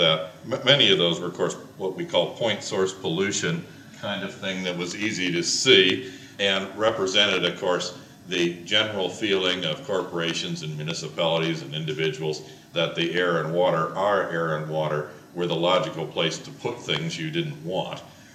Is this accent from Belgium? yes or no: no; Cleveland, Ohio, United States; Closer to home, when I was growing up in Cleveland, whitefish were unknown except in the history of the city in Lake Erie.